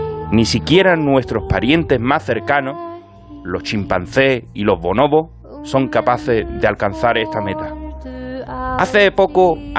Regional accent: Cádiz, Andalusia, Spain; un gaditano en las ondas.

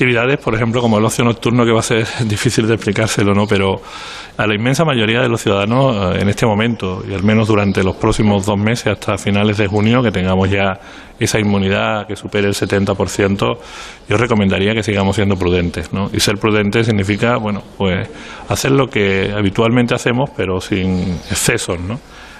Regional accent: Sanlúcar de Barrameda, Andalusia, Spain; lo siento, yo soy sanluqueño, soy gaditano y allí tampoco se está mal

